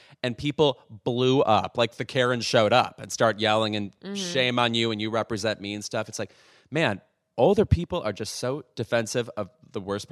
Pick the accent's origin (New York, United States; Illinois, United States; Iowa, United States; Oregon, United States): Illinois, United States; Lamont; in my hometown of Lamont, Illinois, our high school, which I've talked about this on the show before, I think with Diablo Cody, who is also from my hometown, that we were called the Lamont Injuns was our mascot